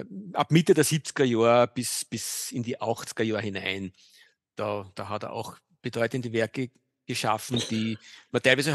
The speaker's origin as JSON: {"language": "German", "country": "Austria", "said": "Aber da gibt es ein Projekt, das für uns als Österreicher"}